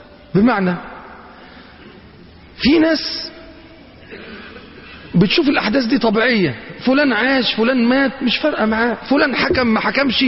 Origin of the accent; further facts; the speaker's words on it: Egypt; هو مش قارون ده كان عايش عندنا في مصر برضو في الفيوم؟